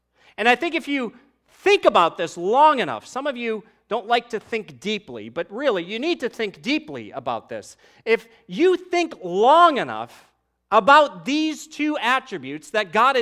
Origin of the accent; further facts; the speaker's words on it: Boston, Massachusetts, United States; you know, I'm from Boston originally expecting to feel beautiful, crisp air.